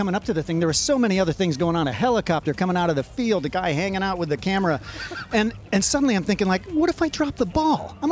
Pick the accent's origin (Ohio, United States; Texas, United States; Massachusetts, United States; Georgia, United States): Ohio, United States; I was stopping at the farm I grew up with in Ohio, and my dad died the night I arrived.